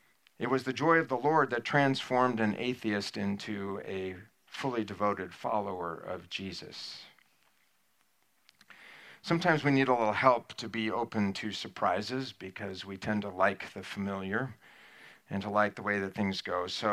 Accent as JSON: {"language": "English", "region": "Texas", "country": "United States", "said": "We assume that bigger is better because we're from Texas, right?"}